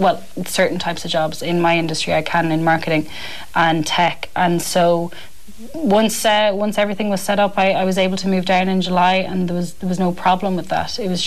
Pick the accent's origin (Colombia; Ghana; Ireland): Ireland; Castlebar, Connacht; also born or lived in Dublin; Like, I'm from Castlebar in Mayo, which is obviously a smaller town than Dublin.